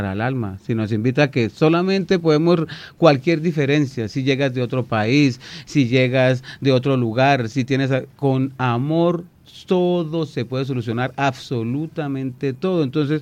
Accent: Santander, Colombia; Entonces eso es como lo que somos los santandereanos, ¿no?

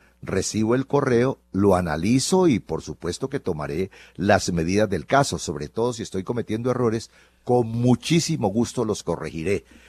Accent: Colombia; Sí, así somos los colombianos.

